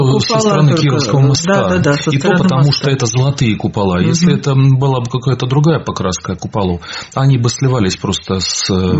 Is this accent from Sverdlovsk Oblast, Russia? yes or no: no; Kursk, Kursk Oblast, Russia; мое сердце может успокоиться, как коренного курянина